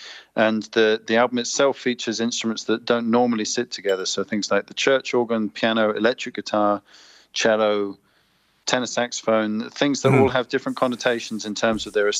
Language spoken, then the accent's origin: English; East of England, United Kingdom; I'm from Norfolk, which is just the other side of the border